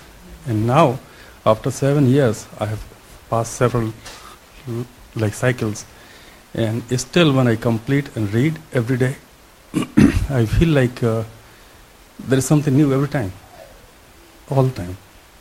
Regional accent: India; And I mean, I'm from India, but I never read Bhagavad Gita.

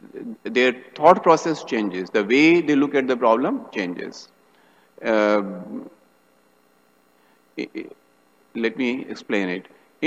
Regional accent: India; So I am from India, so I was used to traveling by this auto

